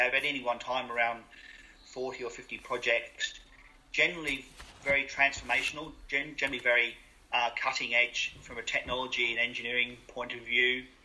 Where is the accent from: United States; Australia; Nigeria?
Australia; moved away as an adult; now in United Kingdom; I started as a young engineer with Toyota in Australia, my home country. I moved to the UK in 1988 originally.